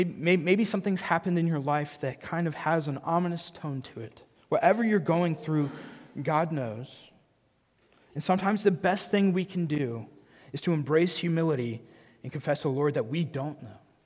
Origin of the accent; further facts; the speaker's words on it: Huntsville, Alabama, United States; growing up in Huntsville, Alabama, it was weird if you didn't go to church.